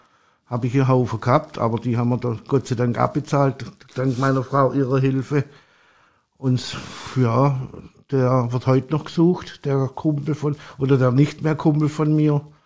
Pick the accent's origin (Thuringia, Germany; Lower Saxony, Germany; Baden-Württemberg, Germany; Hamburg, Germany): Baden-Württemberg, Germany; Stuttgart; Also ich komme aus dem Raum Stuttgart